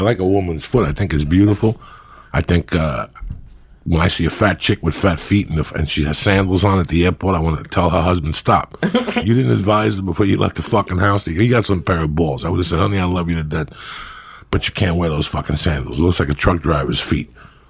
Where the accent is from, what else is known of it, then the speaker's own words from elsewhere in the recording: New Jersey, United States; growing up in Jersey and scratching, like I have a red scar.